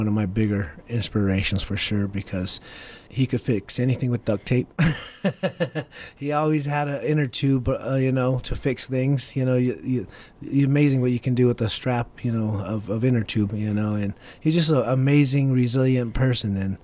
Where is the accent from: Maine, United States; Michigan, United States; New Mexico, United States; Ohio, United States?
New Mexico, United States; Albuquerque; No, actually I don't. I grew up in Albuquerque.